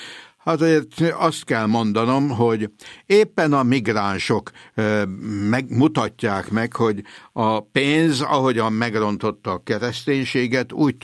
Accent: Hungary; Ennek részben mi magyarok vagyunk a áldozatai is, meg hősei is

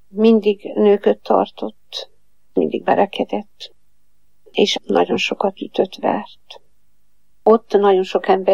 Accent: Transylvania, Romania; 37-ben születtem Erdélyben. Nehéz gyerekkorom volt. Szegény családból származok.

